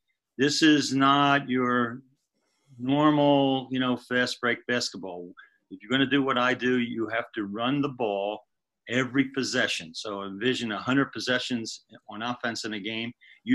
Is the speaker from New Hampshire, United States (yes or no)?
no; Philadelphia, Pennsylvania, United States; Well, we won this championship in Philadelphia not by coincidence, in my hometown of Philadelphia in game 6.